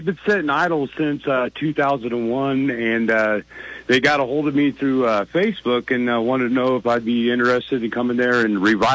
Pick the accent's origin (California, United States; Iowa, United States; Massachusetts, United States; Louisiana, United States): Iowa, United States; Centerville; my mom and my dad back in my hometown of Centerville, Iowa, they purchased the bowling alley there.